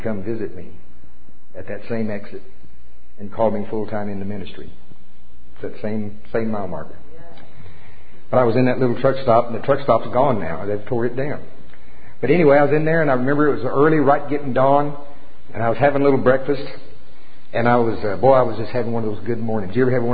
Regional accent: Oklahoma, United States; How be it, and I'm from Pottawatomie County, Oklahoma. You got to get it real simple for me.

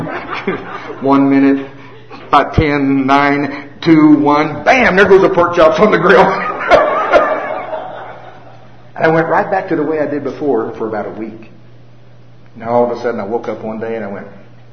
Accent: Oklahoma, United States; I'm from Oklahoma.

